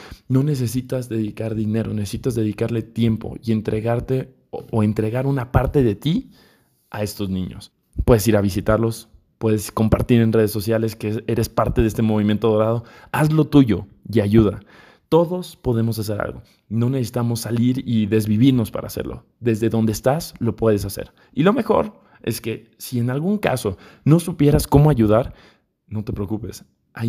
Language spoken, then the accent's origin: Spanish; Mexico; en México estamos en un momento difícil. No saben lo complicado que fue encontrar noticias positivas en mi país.